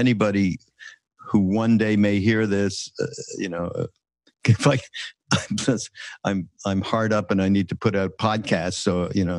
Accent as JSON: {"language": "English", "town": "Montreal", "region": "Quebec", "country": "Canada", "said": "I'm from Quebec, right? From Montreal."}